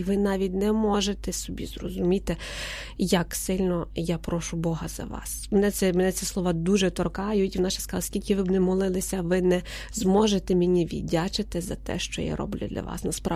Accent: Lviv, Lviv Oblast, Ukraine; я сама зі Львівщини, я сама зі Львова

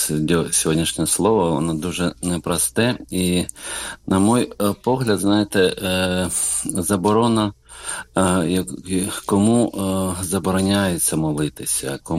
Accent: Crimea, Ukraine; Я сам з Крима

